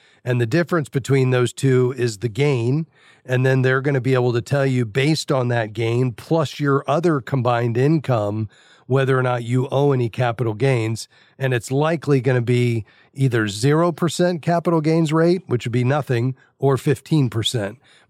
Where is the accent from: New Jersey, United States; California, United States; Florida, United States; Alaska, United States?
Florida, United States; Fort Lauderdale; All right, down to Fort Lauderdale, my hometown.